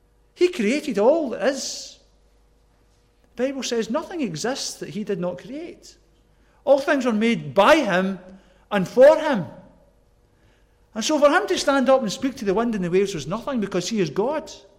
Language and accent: English; Glasgow, Scotland, United Kingdom; accent: Glasgow; And in my broad Glasgow accent, I remember saying